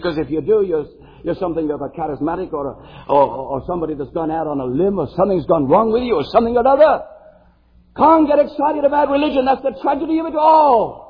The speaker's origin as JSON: {"language": "English", "town": "Birmingham", "region": "West Midlands", "country": "United Kingdom", "said": "I come from Birmingham, England, and we have two soccer teams in Birmingham, or football teams as we call them."}